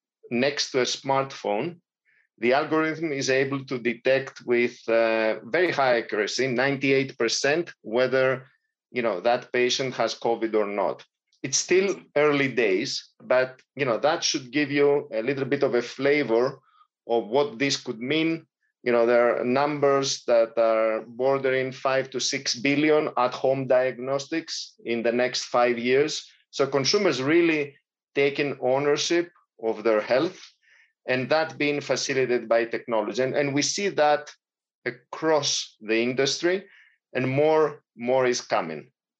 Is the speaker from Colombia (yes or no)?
no; Greece; English is a second language; moved away as an adult; also born or lived in United States / Latin America / Spain / Italy; now in Switzerland; I'm Greek, originally born and raised in Greece, and eventually through my career, I had the pleasure to work in different parts of the world, in the US, Latin America, you know, back in Europe